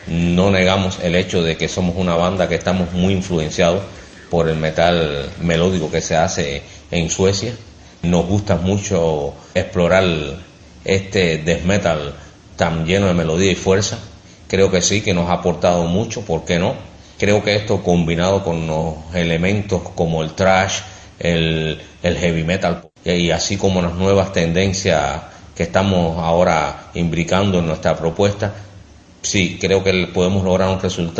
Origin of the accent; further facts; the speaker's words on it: Cuba; darle quizás un enfoque no solamente como cubanos, sino también como latinoamericanos, que es como tal lo que somos.